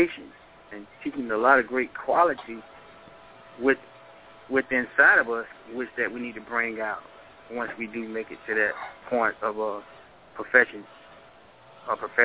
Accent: Shelton, Georgia, United States; I'm from Shelton, Georgia. I'm a manager.

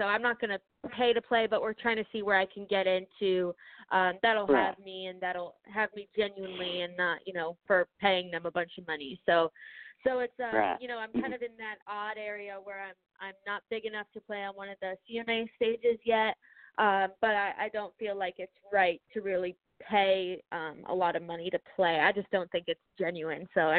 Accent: Connecticut, United States; I'm performing up in Connecticut in June, which is my home state, so that'll be exciting.

